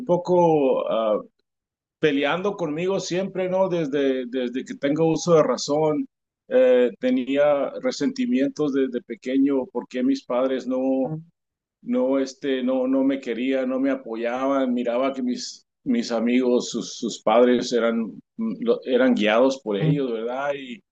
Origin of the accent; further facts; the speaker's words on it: Pitiquito, Sonora, Mexico; now in United States; Soy originario de Pitiquito, Sonora, México. Tengo en Estados Unidos muchos años ya